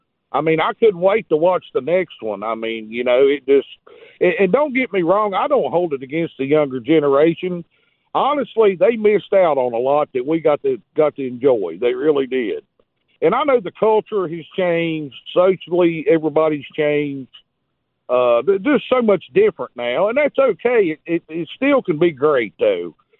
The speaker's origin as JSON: {"language": "English", "region": "Virginia", "country": "United States", "tie": "born or raised there", "said": "I grew up near East Tennessee, Southwest okay. Virginia."}